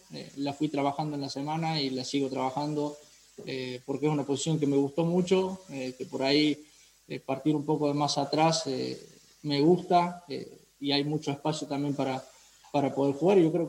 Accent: Argentina; todos los que somos de Argentina

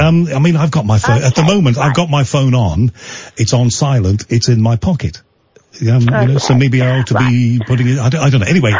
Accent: Liverpool, North West England, United Kingdom; when I was growing up in Liverpool, there weren't many

